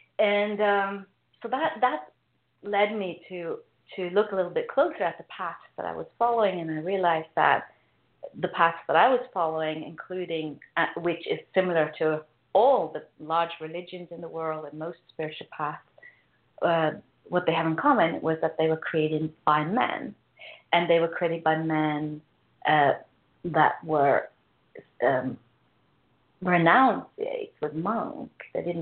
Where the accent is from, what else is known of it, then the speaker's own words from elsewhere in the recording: Norway; English is a second language; I grew up in Norway, and I grew up in the 70s